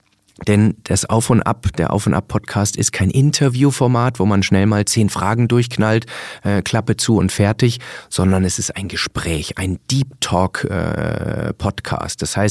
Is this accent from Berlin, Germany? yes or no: no; Munich, Bavaria, Germany; ich komme aus München